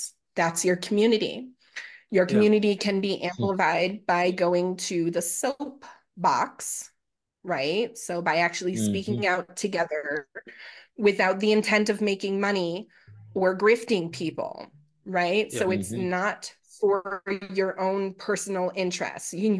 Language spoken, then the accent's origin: English; Chicago, Illinois, United States; born there; I was born in Chicago.